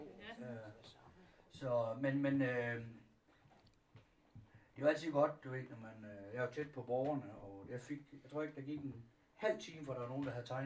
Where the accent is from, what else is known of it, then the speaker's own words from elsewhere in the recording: West Jutland, Denmark; Vi er sgu stolte vestjyde